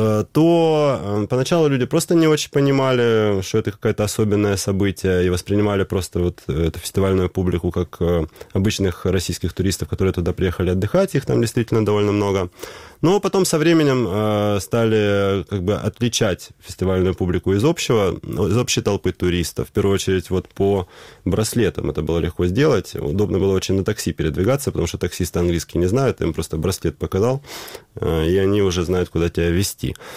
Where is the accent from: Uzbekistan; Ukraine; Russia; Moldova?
Ukraine; Kyiv; там, когда они узнавали, что я из Киева, была очень благосклонная реакция.